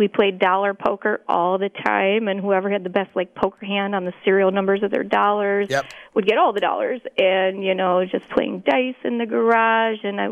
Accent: New York, United States; Well, I grew up on the East Coast in central New York, and I got introduced to gambling real early.

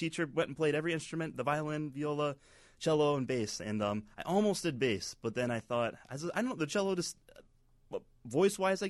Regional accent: Portage, Indiana, United States; So I'm from Portage, it's actually called, but... Yeah, it's that's where I'm from.

